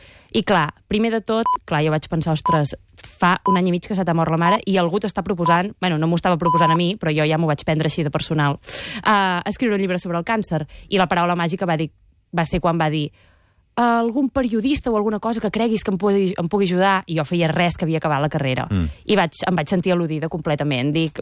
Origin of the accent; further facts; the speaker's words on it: Manresa, Catalonia, Spain; que sóc de Manresa